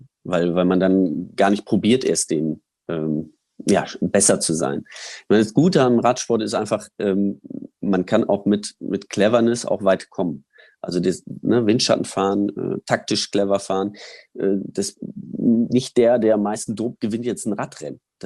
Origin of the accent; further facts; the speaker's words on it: Germany; Ich komme aus Deutschland, da gibt es so viele Möglichkeiten.